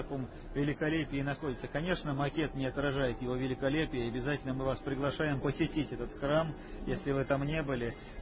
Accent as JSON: {"language": "Russian", "region": "Saint Petersburg", "country": "Russia", "said": "Сейчас вот мы, петербуржцы, смотрим на политику"}